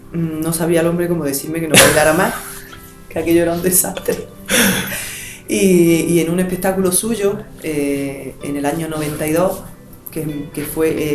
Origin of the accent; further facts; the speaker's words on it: Granada, Andalusia, Spain; Este es un barrio, el Sacromonte y el Albaicín, porque yo me he criado en el Albaicín, soy del Albaicín.